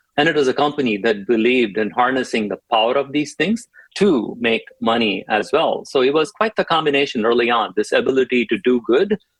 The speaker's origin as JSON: {"language": "English", "country": "India", "tie": "born or raised there", "lives_now": "United States", "said": "Yeah, so I grew up in India."}